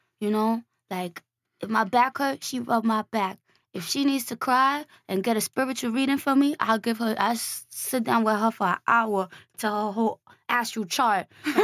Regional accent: New York City, New York, United States; We're both from the Lower East Side.

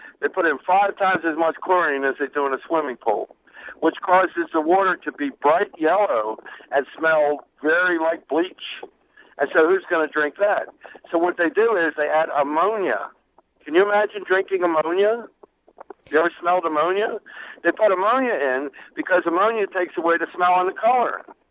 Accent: Baltimore, Maryland, United States; like I'm from Baltimore, which is known to be one of the 10 best water supplies in the United States.

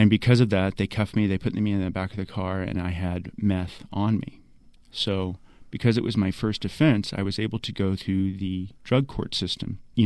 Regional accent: California, United States; I grew up in California in the 60s and 70s.

